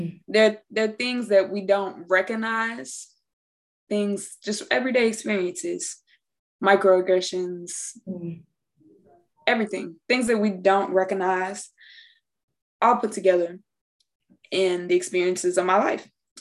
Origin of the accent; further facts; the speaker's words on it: Durham, North Carolina, United States; So I'm from Durham, North Carolina, the East.